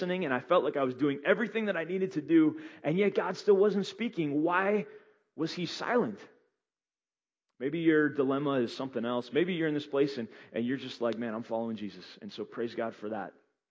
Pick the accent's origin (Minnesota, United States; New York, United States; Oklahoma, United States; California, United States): Minnesota, United States; I was in Florida, but I'm from Minnesota.